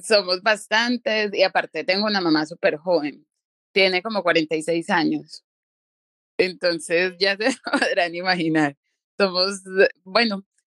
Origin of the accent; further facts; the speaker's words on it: Manizales, Caldas, Colombia; also born or lived in Bogotá; Yo nací en Bogotá, Colombia, en el 89, tengo 32 años, mis primeros años como tal fueron en Bogotá, ya después como a los 9 años migramos a noroccidente de Colombia, que es una ciudad que se llama Manizales, el eje cafetero.